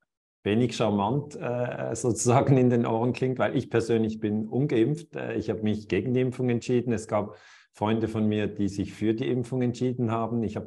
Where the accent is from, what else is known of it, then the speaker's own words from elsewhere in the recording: Switzerland; born there; ich bin in der Schweiz geboren und bin hier in der Nähe von Basel.